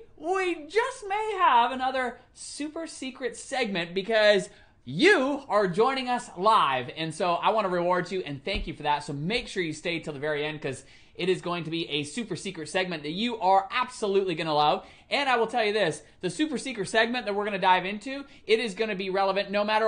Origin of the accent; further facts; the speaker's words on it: Gravesend, South East England, United Kingdom; born there; I was born in England, in Gravesend, Kent.